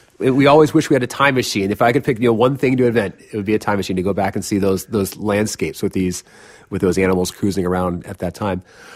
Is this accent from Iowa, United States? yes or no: no; San Francisco, California, United States; Well, I grew up in San Francisco, California, and I went to a school in Ohio at Oberlin College.